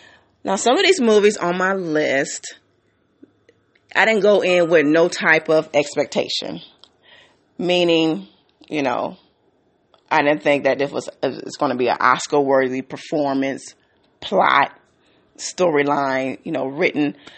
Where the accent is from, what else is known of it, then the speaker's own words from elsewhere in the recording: Detroit, Michigan, United States; also born or lived in San Diego; I grew up in Detroit, but in my earlier years, I grew up in San Diego.